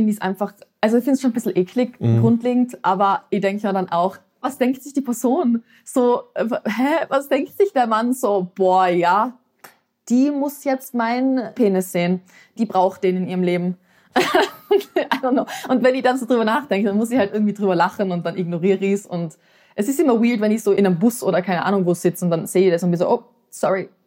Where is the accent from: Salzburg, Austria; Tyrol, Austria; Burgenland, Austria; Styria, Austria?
Tyrol, Austria; now in Vienna, Austria; In Tirol, wo ich aufgewachsen bin, das kenne ich. Und ich habe auch die Berge und die Natur, die mich dann wieder aufladen.